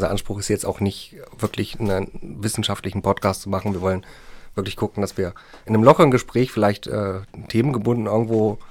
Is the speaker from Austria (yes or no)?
no; Poland; born there; Ich bin gebürtig Pole